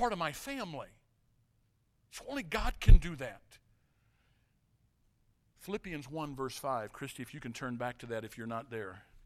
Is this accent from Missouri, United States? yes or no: yes; St. Louis, Missouri, United States; born there; By the way, Kansas City, I was born in St. Louis.